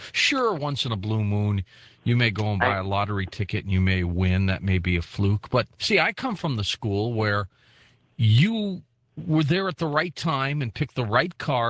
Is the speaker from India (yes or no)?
no; St. Louis, Missouri, United States; I'm from St. Louis, but I'm more of a Tiger fan.